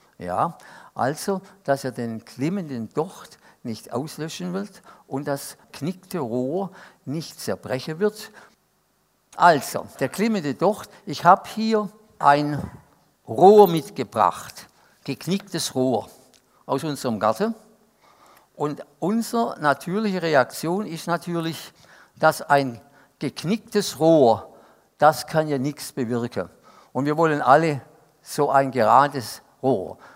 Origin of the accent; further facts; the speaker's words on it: Stuttgart, Baden-Württemberg, Germany; Also Stuttgart ist ja meine Heimatstadt